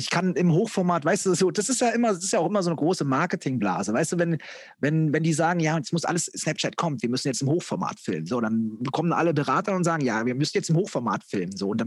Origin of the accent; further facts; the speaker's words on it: Bavaria, Germany; Geldbeutel, jetzt habe ich mich als Bayer geoutet.